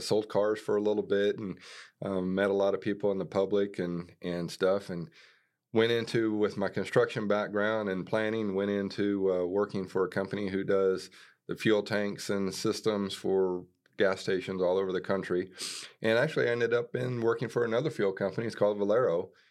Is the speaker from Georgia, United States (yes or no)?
no; Wichita, Kansas, United States; moved away as an adult; now in Amarillo, United States; I grew up in Wichita, Kansas, but I've been residing here in Amarillo for almost 40 years now.